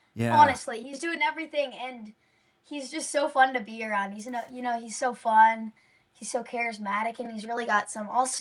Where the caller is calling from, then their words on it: Nashville, Tennessee, United States; I'm joining you from Nashville, Tennessee.